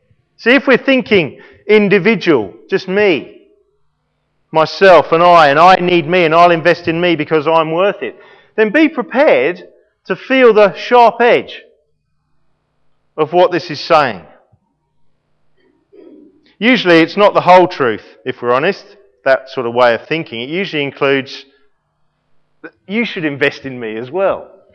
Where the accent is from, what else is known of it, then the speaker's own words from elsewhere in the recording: England, United Kingdom; Okay. I'm English. You know, whatever background.